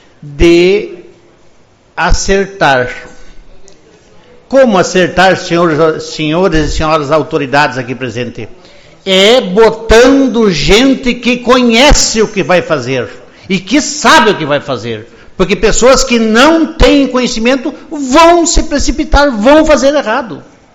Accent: Rio Grande do Sul, Brazil; Todos nós somos gaúchos

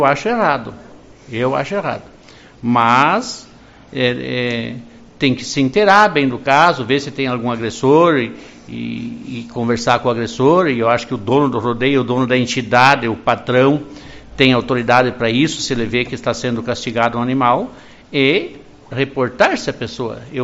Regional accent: Rio Grande do Sul, Brazil; todos nós somos gaúchos, todos nós gostamos, né?

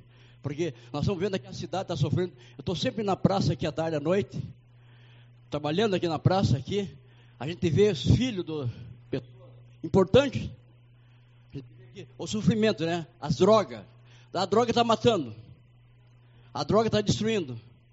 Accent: São Paulo, Brazil; now in Uruguaiana, Brazil; Eu sou pastor aqui da cidade de Uruguaiana, sou paulista, mas já estou já há 14 anos aqui.

